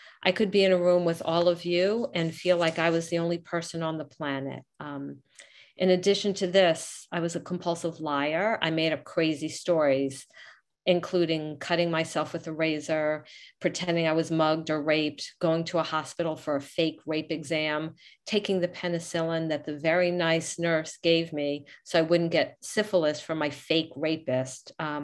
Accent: New Jersey, United States; from New Jersey.

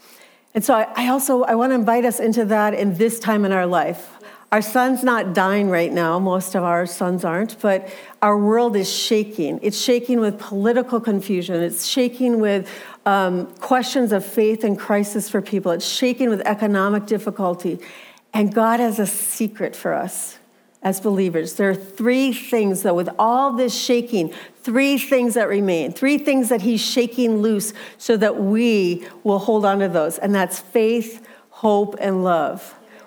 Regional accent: Minnesota, United States; I grew up in Minnesota around lots of lakes, and my dad taught me boating growing up, and we had a sailboat.

